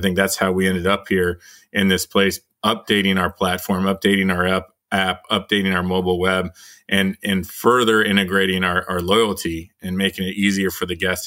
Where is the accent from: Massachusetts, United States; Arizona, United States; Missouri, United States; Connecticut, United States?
Arizona, United States; which is a brand I grew up with growing up in Arizona, eating their spicy chicken sandwiches, going there after high school games.